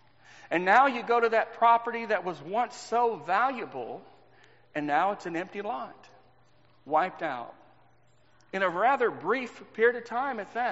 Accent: Texas, United States; I grew up in Texas, and in 1981, in Baytown, Texas, there was this humongous mall, San Jacinto Mall

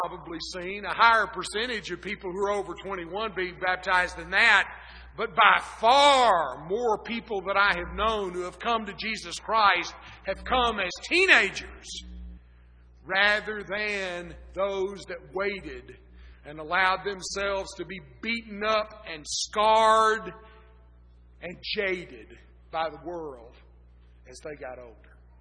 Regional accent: Texas, United States; also born or lived in Oklahoma; When I was a child growing up in Texas and Oklahoma, we didn't think we could be a sound church

